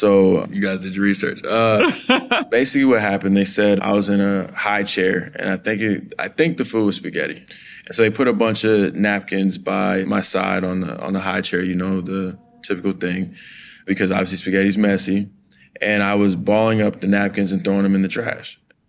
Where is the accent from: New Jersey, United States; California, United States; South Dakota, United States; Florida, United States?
California, United States; Los Angeles; actually grew up in South Central, but I used to bus out to Taft. So that's why a lot of people think I grew up in Woodland Hills